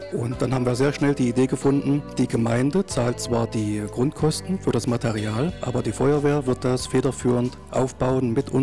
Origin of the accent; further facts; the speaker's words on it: Meura, Thuringia, Germany; Ich komme aus Meura.